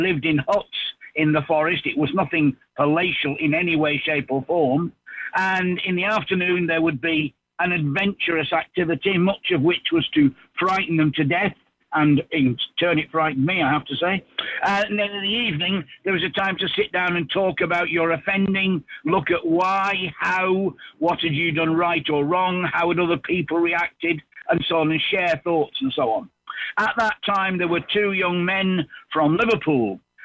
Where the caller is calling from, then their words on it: Santiago de la Ribera, Region of Murcia, Spain; I'm calling from Santiago de la Ribera, up near Alicante